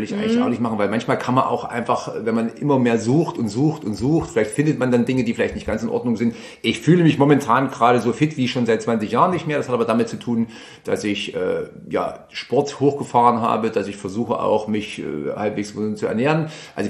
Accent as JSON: {"language": "German", "town": "Thamsbrück", "region": "Thuringia", "country": "Germany", "said": "Also wie gesagt, wir sind eigentlich aus Tamsbrück stammend"}